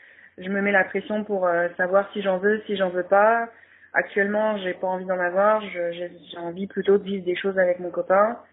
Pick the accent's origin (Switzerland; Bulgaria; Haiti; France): France; now in Montreal, Canada; j'ai 36 ans. Et je suis française, mais j'habite à Montréal, au Canada.